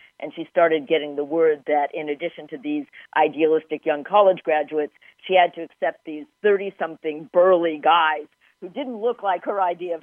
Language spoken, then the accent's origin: English; Washington, District of Columbia, United States; growing up in Washington, D.C. in the 1960s, I was aware not only of what was going on in the federal government, but also the fact that I lived in a deeply divided city